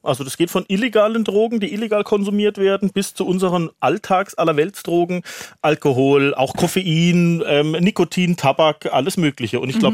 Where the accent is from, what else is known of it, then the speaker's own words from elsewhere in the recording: Bavaria, Germany; ich komme ja aus Bayern, da gibt es Oktoberfest, wird Bier in Maßkrügen, in Literkrügen getrunken.